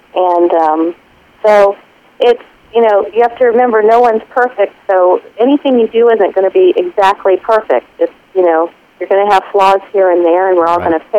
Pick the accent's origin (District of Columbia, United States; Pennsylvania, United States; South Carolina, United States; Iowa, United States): District of Columbia, United States; Washington; here I am from Washington, D.C., where, you know, you would never see something like that.